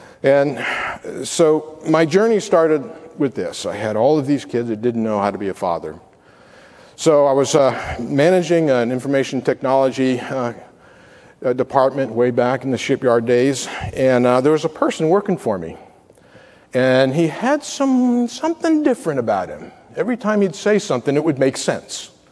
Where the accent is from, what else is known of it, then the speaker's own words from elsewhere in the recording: Virginia, United States; What if it's a snake or copperheads where I grew up in Virginia? There's lots of those around.